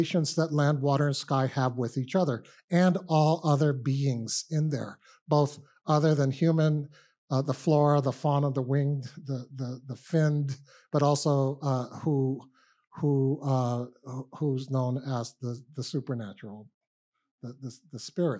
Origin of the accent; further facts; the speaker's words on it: Guam; My maternal lineage is to Pohnpei Island, but I grew up in Guam.